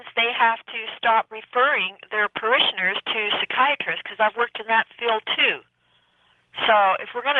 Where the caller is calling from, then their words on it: Toronto, Ontario, Canada; I'm from Toronto, Canada, but visiting Petaluma.